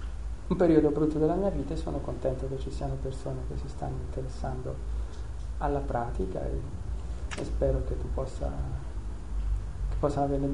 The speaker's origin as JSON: {"language": "Italian", "town": "Rieti", "region": "Lazio", "country": "Italy", "said": "perché noi veniamo da Rieti"}